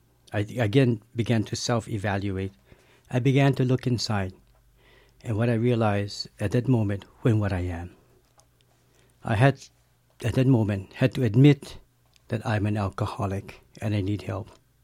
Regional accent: Hawaii, United States; he asked me, where are you from? Because my accent was different, and I said, Hawaii.

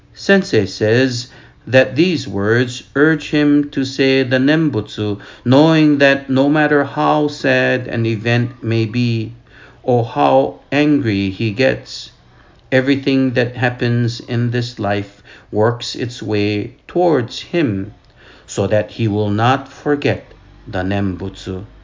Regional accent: Lahaina, Hawaii, United States; It wasn't long ago that I visited my hometown, Lahaina, Maui, on the occasion of Bon Mairi.

